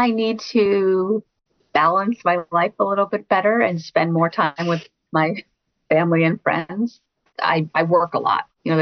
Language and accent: English; Brooklyn, New York, United States; So growing up in Brooklyn, you know what that's like.